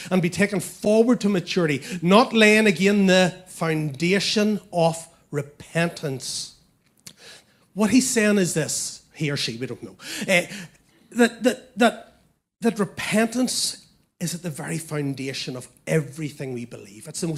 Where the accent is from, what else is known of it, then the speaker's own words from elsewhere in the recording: Northern Ireland, United Kingdom; accent: Northern Irish; and then have me say it in my Northern Irish accent, and just let you hear the difference.